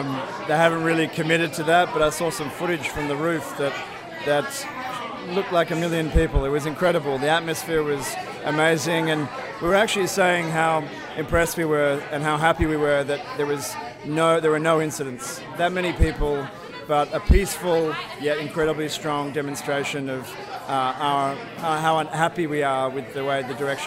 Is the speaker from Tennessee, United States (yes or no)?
no; New York, United States; I'm from New York.